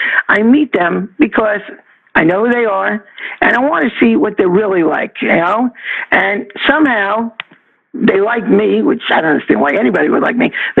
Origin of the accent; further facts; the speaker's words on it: New York, United States; accent: New York; I said priestess. It's my New York accent.